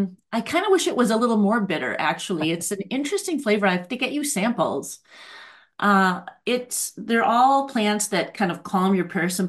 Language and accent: English; Hibbing, Minnesota, United States; I have loved THC my whole life, pretty much, grown up on the Iron Range